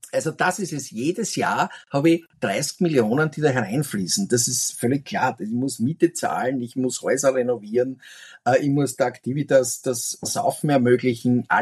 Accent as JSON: {"language": "German", "town": "Graz", "region": "Styria", "country": "Austria", "said": "so wie wir das in Graz tun könnten, wo ich herkomme"}